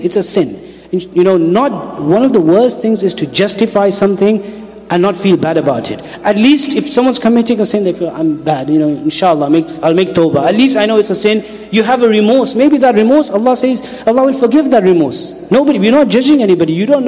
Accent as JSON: {"language": "English", "region": "England", "country": "United Kingdom", "tie": "born or raised there", "said": "I was born in the West. I was born in England. I've lived all my life in England."}